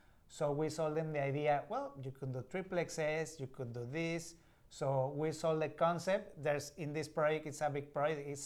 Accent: Mexico; now in Houston, United States; I'm from Mexico, so it's a little different over there.

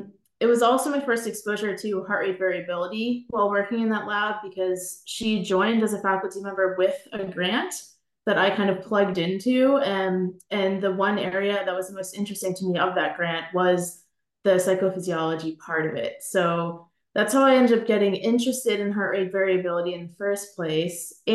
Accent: Boston, Massachusetts, United States; Well, I grew up in the Boston area.

